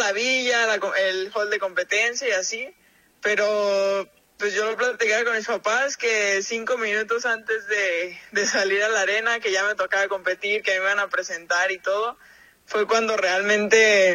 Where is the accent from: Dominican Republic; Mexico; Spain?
Mexico; born there; soy la primera mexicana nacida aquí en México que participa en unos Juegos Olímpicos.